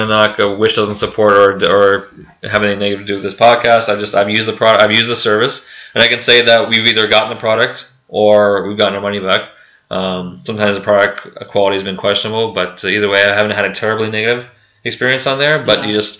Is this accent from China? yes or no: yes; China; I come from China.